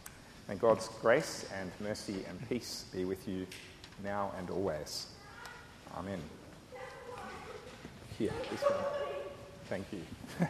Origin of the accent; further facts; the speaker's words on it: Horsham, Victoria, Australia; Now, I'm a Wimmera boy. I grew up near Horsham